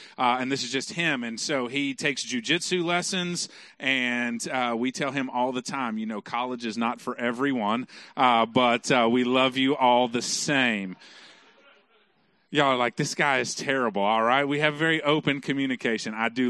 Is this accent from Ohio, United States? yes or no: no; Dallas, Texas, United States; I grew up in Dallas and kind of on the wrong side of Dallas.